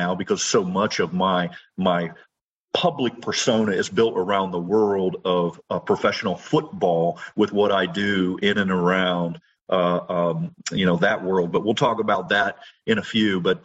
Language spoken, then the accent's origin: English; Anderson, Indiana, United States; I grew up in Anderson, Indiana. It was a middle-class existence. My dad worked for General Motors. My mom was a nurse for a local ophthalmologist. So I had a pretty good upbringing in Anderson.